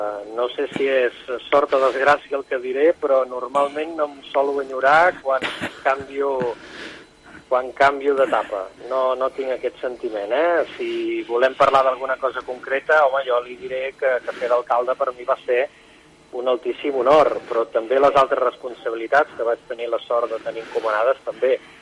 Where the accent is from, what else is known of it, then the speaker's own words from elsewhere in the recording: Catalonia, Spain; jo que sóc de l'Alt Empordà